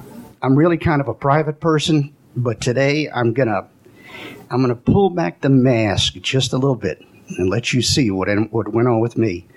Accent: Irving, Texas, United States; born there

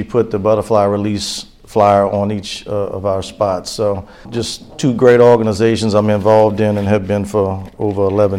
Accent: New Orleans, Louisiana, United States; now in Slidell, United States; And grew up in New Orleans. You hear people talk about the Ninth Ward. I was born in the Ninth Ward. I'm an implant here in Slidell

